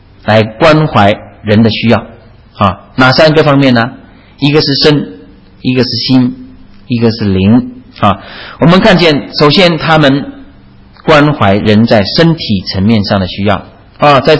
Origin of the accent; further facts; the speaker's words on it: China; born there; 那我自己是出生在这个所谓中国大陆的文革的期间啊，